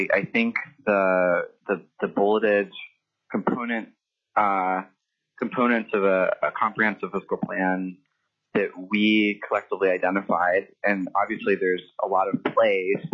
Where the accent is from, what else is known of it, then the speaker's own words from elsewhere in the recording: Sitka, Alaska, United States; Yes, for the record … I'm from Sitka.